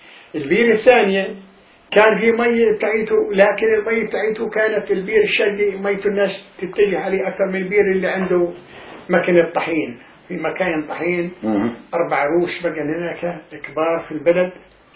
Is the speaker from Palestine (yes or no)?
yes; Gaza, Gaza Strip, Palestine; اجرار الفخار هذولا كانوا يصنعوهم من عندنا في غزة.